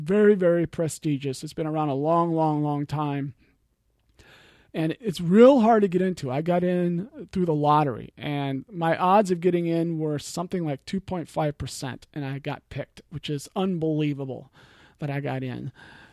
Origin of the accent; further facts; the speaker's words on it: Midwest, United States; And I'm a guy from the Midwest, and so for me, this is going to be a gigantic challenge.